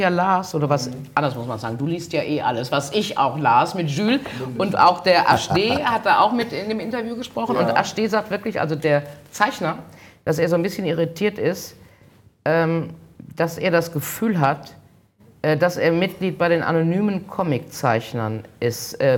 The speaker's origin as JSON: {"language": "German", "town": "Gummersbach", "region": "North Rhine-Westphalia", "country": "Germany", "said": "Ich bin aus Gummersbach, ich kann aber auch kein Kölsch."}